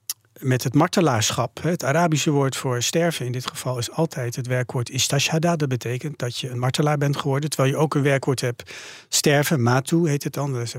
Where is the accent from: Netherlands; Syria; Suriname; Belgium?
Netherlands; dat wij dan als Nederlanders daarop werden aangesproken